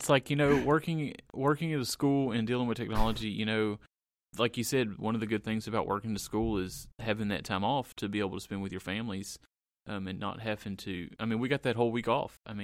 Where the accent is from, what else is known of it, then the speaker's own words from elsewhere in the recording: United States; I mean, as an American, we don't really see either one of those companies all the time.